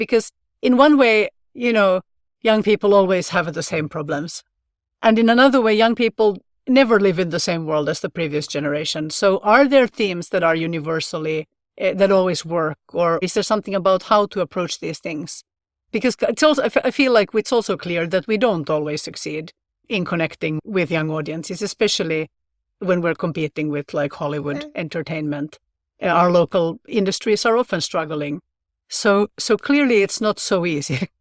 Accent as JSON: {"language": "English", "country": "Finland", "tie": "born or raised there", "first_language": "Swedish", "second_language": "English", "said": "I was thinking about what was available when I was growing up in Finland, and this would be in the 1980s. And I was also in the Swedish-speaking minority as well. I went to school in Swedish"}